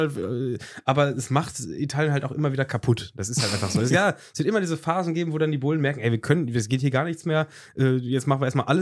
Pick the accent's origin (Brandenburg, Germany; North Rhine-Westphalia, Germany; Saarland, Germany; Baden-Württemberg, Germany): North Rhine-Westphalia, Germany; weil wir ja hier, wir sind ja schon in dem Ground-Bundesland hier aufgewachsen.